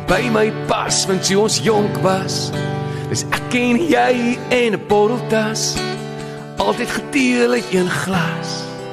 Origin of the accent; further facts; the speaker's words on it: Oudtshoorn, Western Cape, South Africa; in Oudtshoorn en ek is van Oudtshoorn